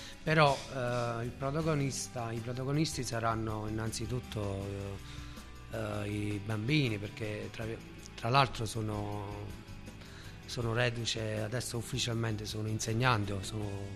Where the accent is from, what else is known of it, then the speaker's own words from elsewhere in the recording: Nocera, Campania, Italy; Io una volta ho fatto, sono di Nocera